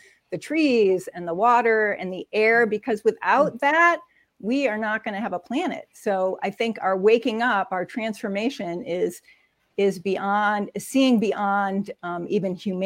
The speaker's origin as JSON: {"language": "English", "country": "United States", "said": "I realize I'm an American, which I think are probably some of the most individualized people in the world."}